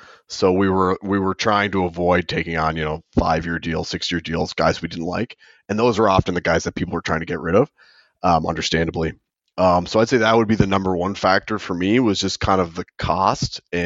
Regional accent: Nova Scotia, Canada; I'm from Cape Breton, he's from Newfoundland, like two good Islander boys.

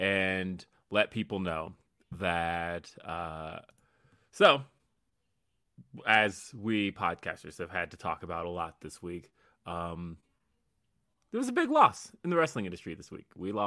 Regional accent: California, United States; And the hard part for me is that I'm from California. Like, my parents gave that up for me to bring me here for snow.

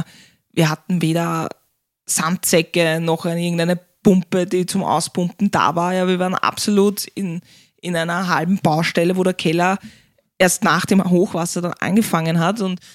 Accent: Vienna, Austria; Also wir sind beide Wiener Kinder. Du hast nur eine Zeit lang in Salzburg gewohnt oder in Steiermark, ja. Aber ich bin halt wirklich in Wien auch geboren und für mich war es eigentlich nie denkenswert, dass ich sage, ich ziehe aufs Land.

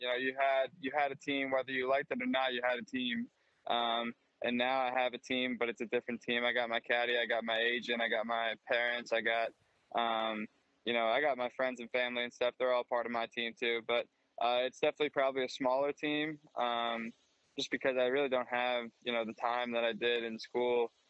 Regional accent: Northeast, United States; You know, I'm from the Northeast, and a lot of the courses at home are just kind of big golf courses

